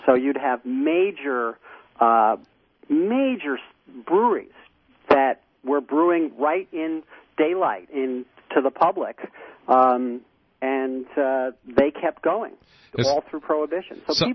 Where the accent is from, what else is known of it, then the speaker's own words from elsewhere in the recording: United States; Because we're American, we say, gee, that's good, but what if?